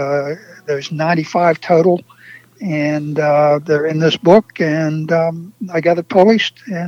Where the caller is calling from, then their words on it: Houston, Pennsylvania, United States; I live in southwestern Pennsylvania, near Pittsburgh, a small community called Houston, Pennsylvania.